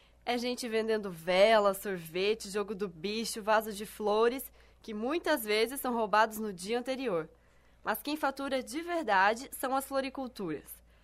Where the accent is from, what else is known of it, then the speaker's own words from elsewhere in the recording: Ourinhos, São Paulo, Brazil; eu estava lá na minha cidade, aproveitei para conversar com um dos guardas que fazia uma ronda no cemitério municipal de Ourinhos, que fica lá em São Paulo.